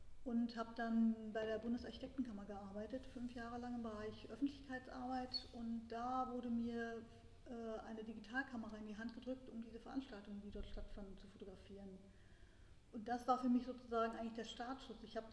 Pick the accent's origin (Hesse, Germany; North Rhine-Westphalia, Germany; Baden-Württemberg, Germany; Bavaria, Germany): North Rhine-Westphalia, Germany; Münster; also born or lived in Padua, Italy; now in Berlin, Germany; bin in Padua in Italien geboren 1962, bin dann in Münster aufgewachsen und bin seit 1985 in Berlin.